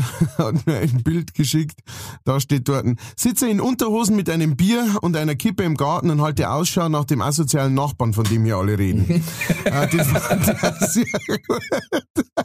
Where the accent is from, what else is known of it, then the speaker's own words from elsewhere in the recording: Straubing, Bavaria, Germany; jetzt gibt's in Straubing, meiner Heimatstadt